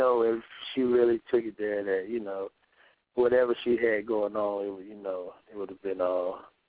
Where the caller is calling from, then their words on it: Wisconsin, United States; Yeah, I'm calling from Wisconsin.